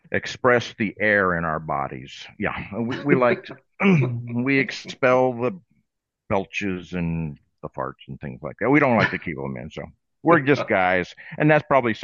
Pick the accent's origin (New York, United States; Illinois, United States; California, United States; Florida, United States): Florida, United States; John's from Canada. I'm from Florida.